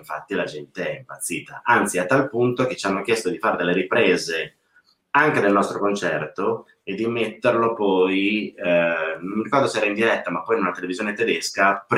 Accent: Mantua, Lombardy, Italy; born there; ma prima ancora ero a Mantova, io sono nato a Mantova, e mi sono completamente improvvisato

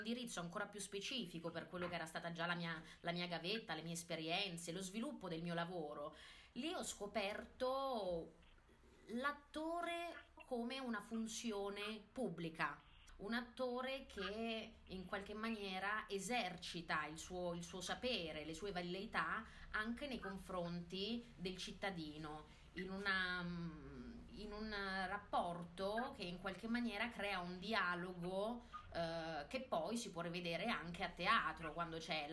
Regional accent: Teramo, Abruzzo, Italy; moved away as an adult; io sono abruzzese, sono di Teramo, sono partita alla volta di Milano e mi sono diplomata all'Accademia d'Arte Drammatica Paolo Grassi

